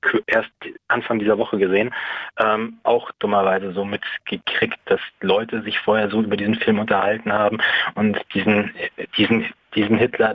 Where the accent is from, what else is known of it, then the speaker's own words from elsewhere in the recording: Munich, Bavaria, Germany; nachdem ich komme aus München